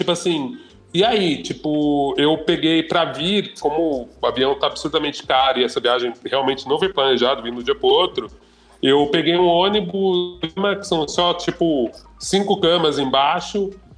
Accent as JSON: {"language": "Portuguese", "region": "São Paulo", "country": "Brazil", "lives_now": "Rio de Janeiro, Brazil", "said": "ainda mais sendo paulistano e estando no Rio"}